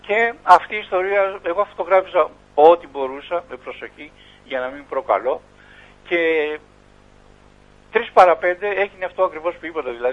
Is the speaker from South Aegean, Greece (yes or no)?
no; Kaisariani, Attica, Greece; Εγώ γεννήθηκα στη Σαριανή. Έζησα ένα μικρό μέρος κατοχής των Γερμανών.